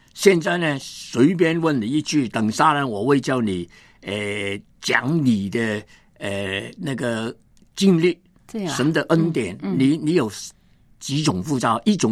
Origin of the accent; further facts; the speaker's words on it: Hong Kong; 我是1938年香港出生，正宗的香港仔。你听过香港仔这个名字吗？我们香港人这样讲的。